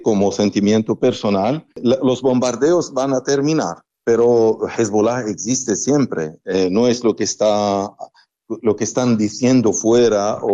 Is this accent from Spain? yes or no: no; Lebanon; Spanish is a second language; también mucha gente de mi país ya viven en América Latina, libaneses de origen libanesa, que llaman los turcos.